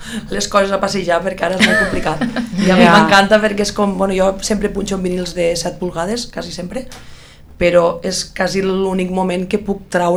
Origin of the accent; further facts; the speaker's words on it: Roquetes, Catalonia, Spain; I després ja venen festes de Roquetes, que són les festes del meu poble